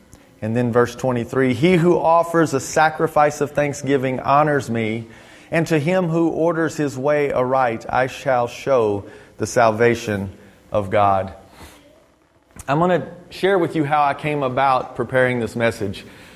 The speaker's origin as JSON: {"language": "English", "town": "Moffitt", "region": "Texas", "country": "United States", "tie": "born or raised there", "said": "Well, we are from Texas. Bobby is from Killeen, which is Killeen and Fort Hood have just kind of become one town. They're so close together. And the town I come from is called Moffitt, Texas."}